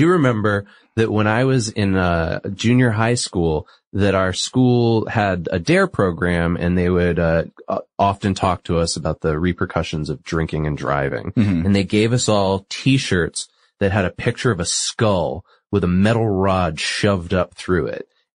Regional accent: New England, United States; No, mine's just as equally bad, and I'm from New England.

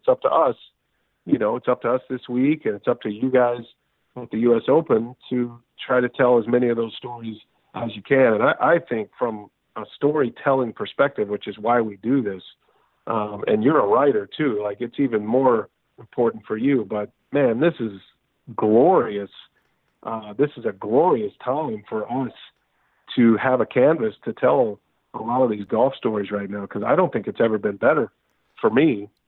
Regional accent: Texas, United States; we're from Texas

